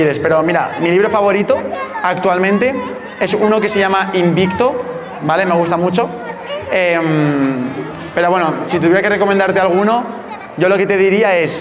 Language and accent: Spanish; Zaragoza, Aragon, Spain; yo soy de Zaragoza, bueno, somos los dos de Zaragoza, que es una ciudad que está ahí en medio entre Barcelona y Madrid, y es una ciudad tranquila, normal, como cualquier otra